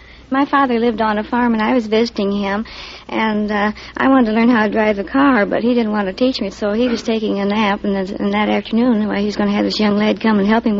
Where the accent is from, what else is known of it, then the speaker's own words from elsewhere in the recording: Rock Island, Illinois, United States; I'm from Rock Island, Illinois.